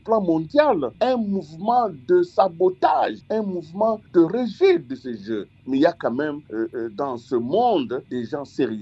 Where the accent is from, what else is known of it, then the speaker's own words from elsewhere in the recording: DR Congo; nous en tant que Congolais